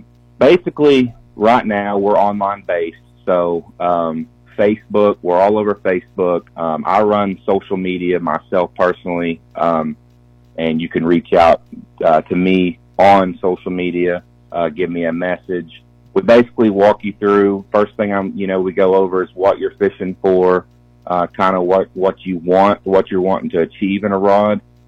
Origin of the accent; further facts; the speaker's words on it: Kentucky, United States; So, you know, growing up in Eastern Kentucky, you get your fair share of, Squatch jokes